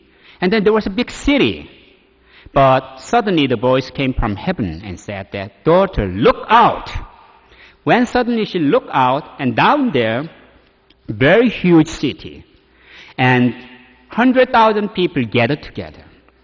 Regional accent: South Korea; born there; English is a second language; as you know, I was born in Korea. The English is not my native language. This is not my primary language.

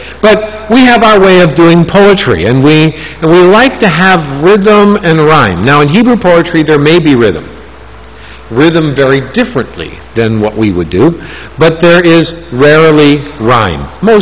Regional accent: Canada; now in United States; I come from Canada, and so we always learn French as a second language.

